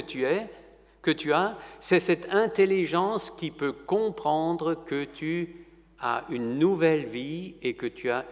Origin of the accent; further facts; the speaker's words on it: France; Si je veux voir le président de la République, en tant que chez nous en France